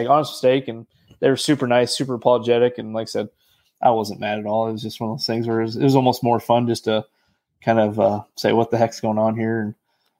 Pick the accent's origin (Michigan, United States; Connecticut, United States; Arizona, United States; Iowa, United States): Iowa, United States; from Iowa? And I'm like, yeah.